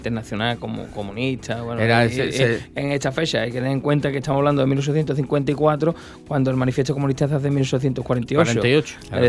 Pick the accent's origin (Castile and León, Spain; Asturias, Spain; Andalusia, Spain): Andalusia, Spain; Puerto Real; además muere en Puerto Real, ¿eh? Muere, sí, en mi tierra.